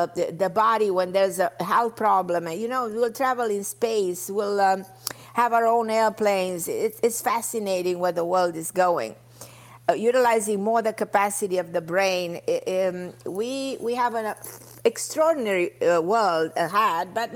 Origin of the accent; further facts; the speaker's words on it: New York, United States; I'm like a lot of people, everybody from New York. My New York is my hometown.